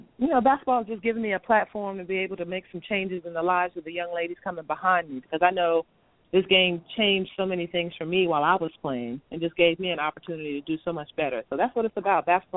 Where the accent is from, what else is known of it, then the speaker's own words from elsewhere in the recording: Charleston, South Carolina, United States; also born or lived in New York; Well, I am a Carolina native, true Southern Belle, down in Charleston, South Carolina. So I was born in New York.